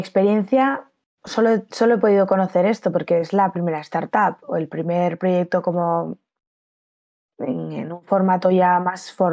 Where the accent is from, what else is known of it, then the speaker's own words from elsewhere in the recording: Pamplona, Navarre, Spain; now in Madrid, Spain; soy de Pamplona, aunque ahora mismo estoy basada en Madrid, en la CAPI.